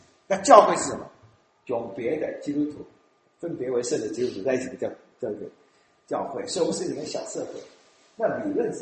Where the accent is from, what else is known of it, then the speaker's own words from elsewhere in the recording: Fujian, China; 我们中间的弟兄少数跟我同乡的，我们闽南人，他们吃什么我们用闽南话念